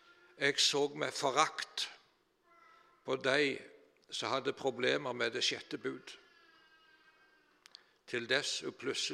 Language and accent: Norwegian; Varhaug, Rogaland, Norway; Jeg husker når jeg var gutt hjemme på Varhaug